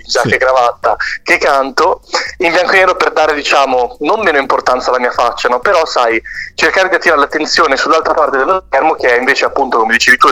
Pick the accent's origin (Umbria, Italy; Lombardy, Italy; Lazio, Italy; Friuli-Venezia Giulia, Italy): Lombardy, Italy; Milan; partiremo con queste date da Milano, che è la mia città natale, no?